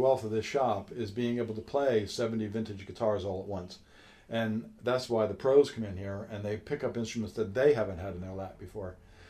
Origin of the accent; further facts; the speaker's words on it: United States; now in United Kingdom; I don't drive in London. Being an American